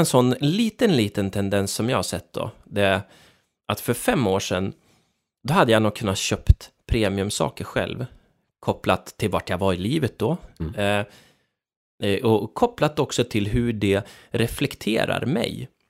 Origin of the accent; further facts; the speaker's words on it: Sweden; som svensk representerar man definitivt inget tvärsnitt av liksom hur världen ser ut. Vi är ju knepiga här uppe i Norden